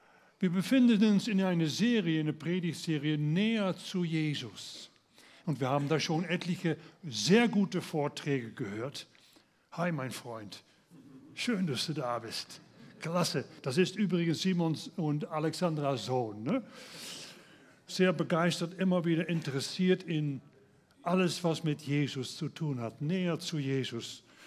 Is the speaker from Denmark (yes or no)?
no; Netherlands; German is a second language; Und ich kenne als Holländer, kenne ich nur einen K-Freitag und der heißt auf Holländisch Goede Vrijdag.